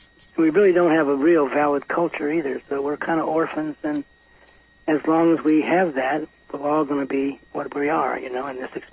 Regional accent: Illinois, United States; now in California, United States; Actually, I've been here about 10 years, and I remember, I'm from Illinois originally.

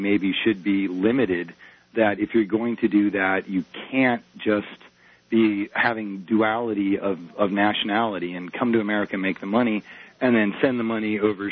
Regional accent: Maine, United States; I'm originally from Maine.

